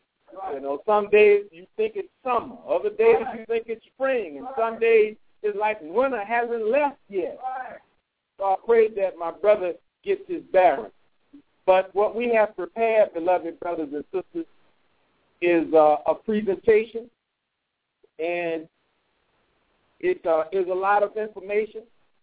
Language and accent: English; Mississippi, United States; I was excited that he had come to my home state, because this is a state that is beloved of Allah God. It is one of those states where our people suffered some of the harshest of treatment. So for the flag of Islam to be planted in the soil of Mississippi